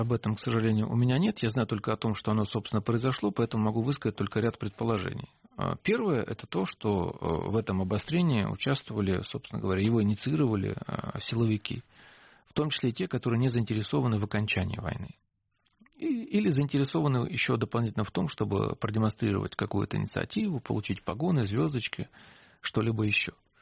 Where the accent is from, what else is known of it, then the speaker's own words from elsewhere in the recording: Ukraine; как, собственно говоря, украинец